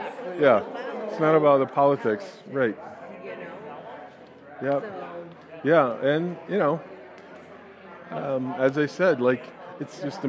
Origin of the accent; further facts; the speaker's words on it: Inkster, Michigan, United States; I grew up on South Brandon.